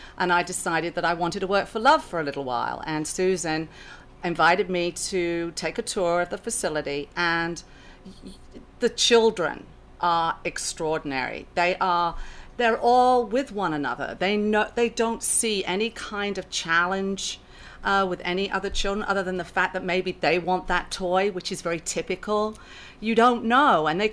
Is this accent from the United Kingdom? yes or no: yes; United Kingdom; now in United States; Yes, yes, I am British. I've been in this country for many years, so I have a little bit of a Southern perspective. I've lived in the South for quite a few years.